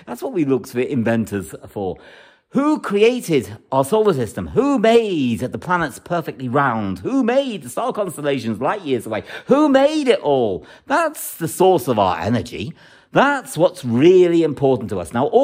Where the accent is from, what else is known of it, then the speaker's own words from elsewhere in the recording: Liverpool, North West England, United Kingdom; I was born in Liverpool, I grew up in Liverpool.